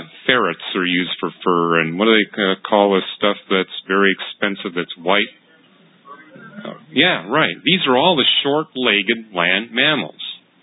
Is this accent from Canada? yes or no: yes; Canada; And I came from Canada